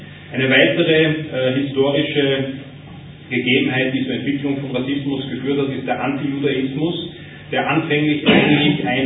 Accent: Linz, Upper Austria, Austria; in meiner alten Heimatstadt Linz

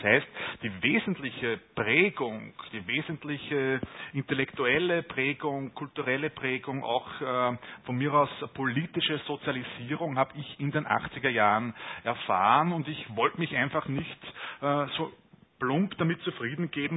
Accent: Upper Austria, Austria; wie sich letztendlich diese Welt auch für mich hier in Oberösterreich, wo ich aufgewachsen bin, dargestellt hat.

